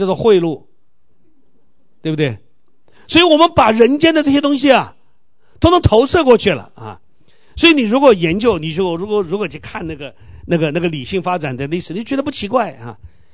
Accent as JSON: {"language": "Chinese", "country": "China", "said": "所以你看我们中国人拜祖先啊，这是中国很普遍的"}